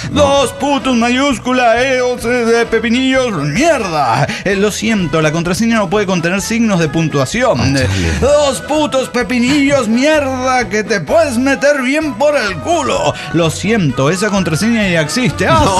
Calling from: Mexico City, Mexico; de Ciudad de México.

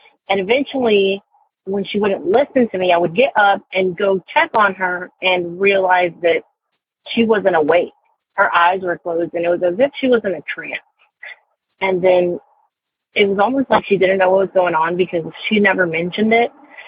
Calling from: North Carolina, United States; I am calling from North Carolina, and the story that I've been holding on to for a while

